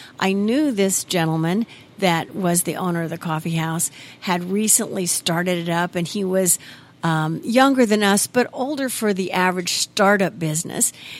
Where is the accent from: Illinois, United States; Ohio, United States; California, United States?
Illinois, United States; Vandalia; And as we talked then, he also said, my sister currently lives in Vandalia. And I'm like, that's my hometown.